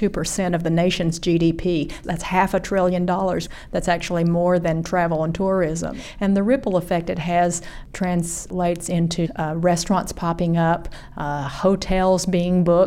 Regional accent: Arkansas, United States; also born or lived in Oklahoma; Having been born in Oklahoma and growing up in Arkansas, my parents were from China. So I hear my parents spoke Mandarin and I spoke English because they wanted me to assimilate.

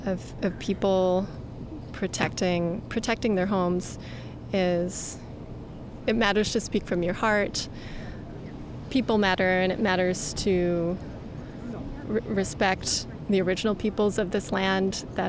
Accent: Milwaukee, Wisconsin, United States; And I grew up on Lake Michigan in Milwaukee

